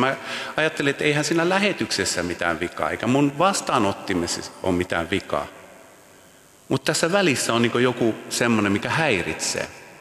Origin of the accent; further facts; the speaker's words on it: Åland, Finland; first language Swedish; Finnish is a second language; Mä olin kotoisin Ahvenanmaalta, eli ruotsinkielinen. Ja pienestä paikkakunnasta siellä kasvoin ja elin.